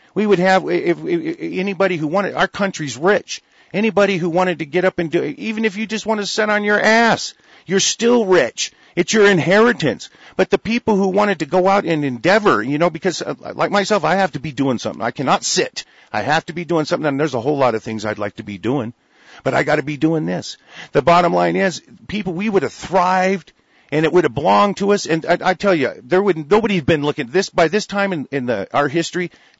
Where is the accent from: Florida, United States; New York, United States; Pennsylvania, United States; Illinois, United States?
Florida, United States; born there; also born or lived in Virginia; I was born in Florida, to tell you the truth. You know, I'm a Southern myself.